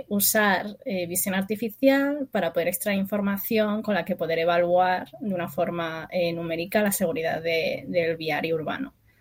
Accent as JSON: {"language": "Spanish", "town": "Madrid", "region": "Community of Madrid", "country": "Spain", "said": "Pues yo soy de Madrid"}